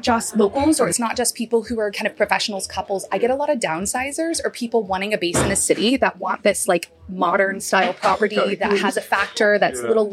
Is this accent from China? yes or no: no; Texas, United States; now in Leith, United Kingdom; I'm originally born and raised in Texas and we say the same thing. Like, I'm from Texas. I'm not from the States. I'm from Texas.